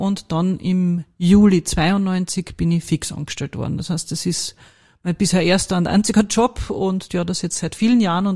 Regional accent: Carinthia, Austria; moved away as an adult; now in Vienna, Austria; Ja, ich bin gebürtige Kärntnerin, das wird man auch hören, wenn wir miteinander sprechen. Bin 1987 nach Wien gegangen, um zu studieren

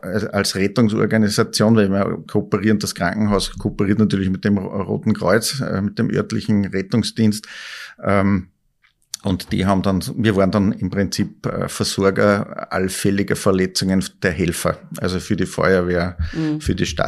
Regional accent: Linz, Upper Austria, Austria; beim Roten Kreuz in Linz Stadt als gebürtiger Linzer begonnen habe mit der Sanitäterausbildung

